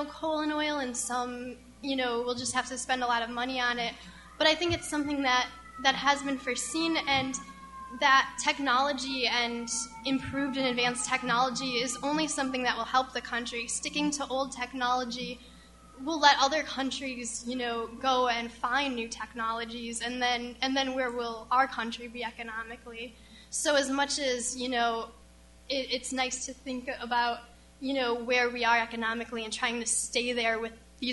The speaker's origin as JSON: {"language": "English", "town": "Carbondale", "region": "Pennsylvania", "country": "United States", "tie": "born or raised there", "said": "I grew up in Carbondale, Pennsylvania, which is 30 minutes north of Scranton, and we had the first underground coal mines in the nation."}